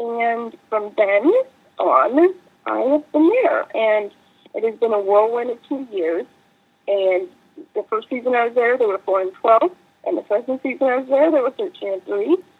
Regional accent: New Mexico, United States; I grew up in New Mexico where there's no professional sports team.

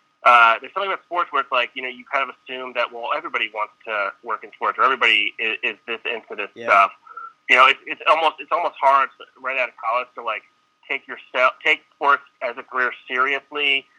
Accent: New Jersey, United States; I'm from New Jersey, went to school in Philadelphia, was working in Bristol, Connecticut.

